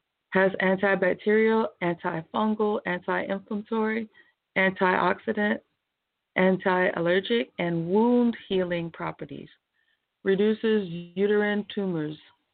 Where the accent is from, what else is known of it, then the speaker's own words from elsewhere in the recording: St. George, Utah, United States; I remember when I was growing up in St. George, Miss Utsi had a strawberry patch in her front yard.